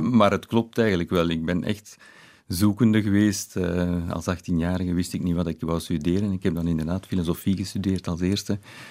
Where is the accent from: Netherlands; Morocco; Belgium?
Belgium; Halle, Flanders; born there; in de... streek waar ik woon of waar ik geboren ben, zeker in Halle